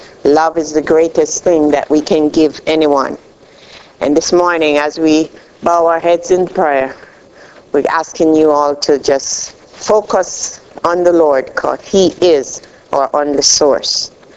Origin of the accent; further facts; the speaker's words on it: Jamaica; I'm from Jamaica.